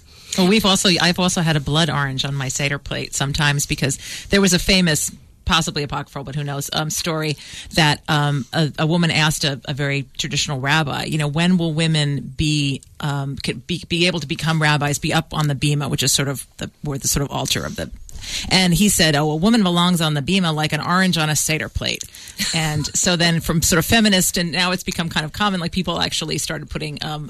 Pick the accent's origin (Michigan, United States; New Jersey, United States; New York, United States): New Jersey, United States; New Jersey. So.